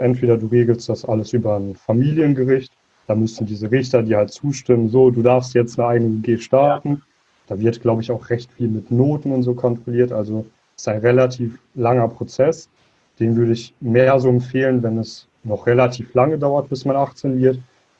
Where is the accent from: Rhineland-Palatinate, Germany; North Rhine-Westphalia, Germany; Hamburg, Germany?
North Rhine-Westphalia, Germany; Münster; ich bin 17 Jahre alt, komme aus dem Bereich Münster, aus so einer kleinen Vorstadt davon.